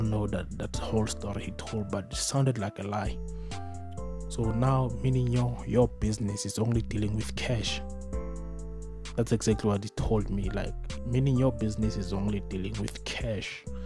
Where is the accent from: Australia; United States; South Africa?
South Africa; As a South African, when you go to certain places, you cannot walk in those places.